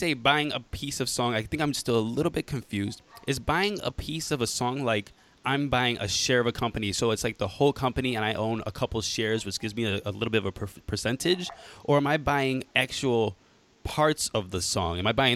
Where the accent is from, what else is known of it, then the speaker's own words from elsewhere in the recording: Cleveland, Ohio, United States; Cleveland.